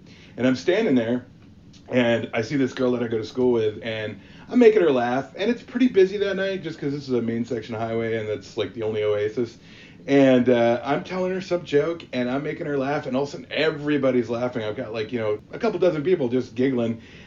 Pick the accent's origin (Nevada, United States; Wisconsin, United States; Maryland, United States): Wisconsin, United States; Kenosha; So I was really into cycling when I was growing up, and we were I'm originally from Kenosha, Wisconsin, but just south of there is a place called Northbrook, Illinois